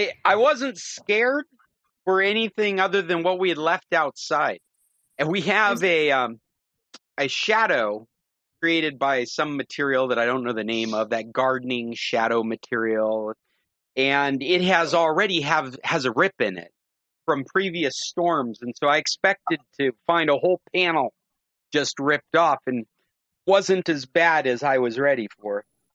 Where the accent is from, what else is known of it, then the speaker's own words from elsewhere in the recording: England, United Kingdom; accent: English; It's because of my outrageous English accent, I'm sure.